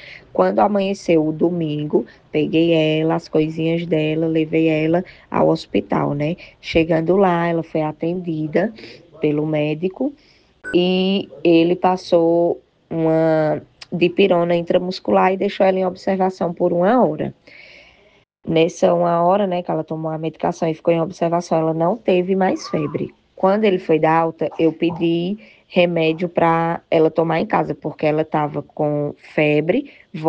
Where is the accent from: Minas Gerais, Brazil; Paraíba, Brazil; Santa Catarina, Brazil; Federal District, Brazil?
Paraíba, Brazil; Coremas; sou da cidade de Coremas